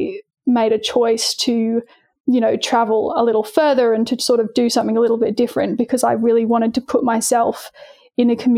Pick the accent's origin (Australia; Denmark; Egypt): Australia; Kiama, New South Wales; I grew up in a little town on the south coast of New South Wales. So I grew up in a town called Kiama.